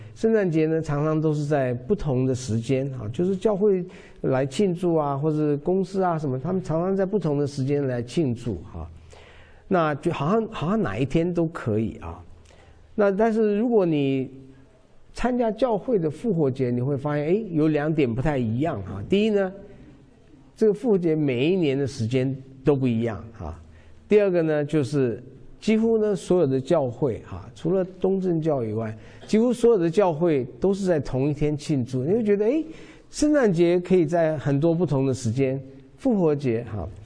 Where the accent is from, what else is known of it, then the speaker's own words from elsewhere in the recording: China; 其实对我们中国人来讲，这个很容易，为什么呢？我们中国人用什么？我们用阴历，用月历，对不对？